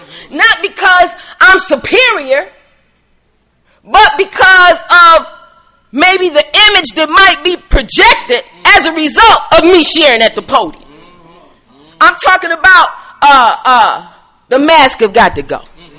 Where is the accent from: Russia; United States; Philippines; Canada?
United States; Midwest; I usually come in September to see what's going on the East Coast. You know, I'm from the Midwest.